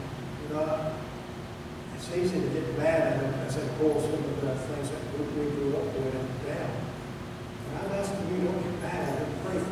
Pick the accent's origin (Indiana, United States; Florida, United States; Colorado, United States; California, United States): Florida, United States; Miami; You know, growing up in Miami, we went down to Key West quite often.